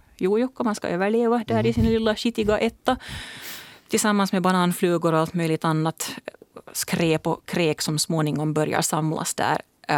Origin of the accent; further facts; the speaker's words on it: Finland; Så det är just så som vi finländare vill ha det.